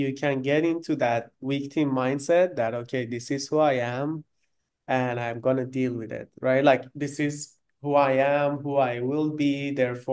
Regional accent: Iran; first language Farsi; English is a second language; Farsi is my native language

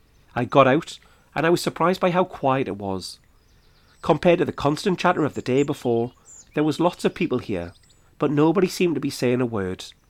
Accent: Selkirk, Scotland, United Kingdom; the Selkirk Royal and Ancient Borough Ex-Standard Bearers Association from my hometown rode through the area.

